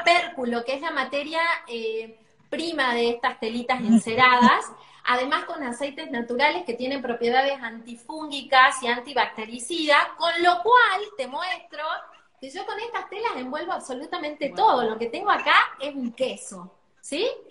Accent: Orán, Salta, Argentina; te cuento que yo soy de Orán, no soy de Salta Capital

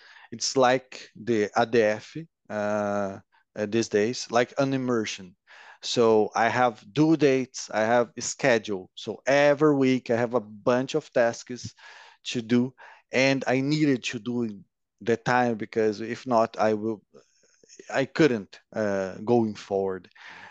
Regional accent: Londrina, Paraná, Brazil; English is a second language; It's called Londrina. And I'm 33 years old, and I work as IT analyst for more than 10 years now.

